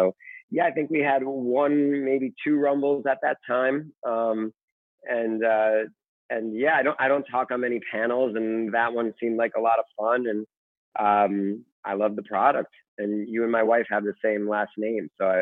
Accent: Russia; I'm from Russia, so we spoke a little Russian to each other.

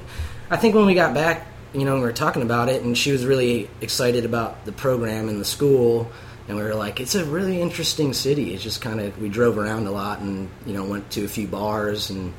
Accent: Ohio, United States; now in St. Louis, United States; So, I'm from Northeast Ohio originally

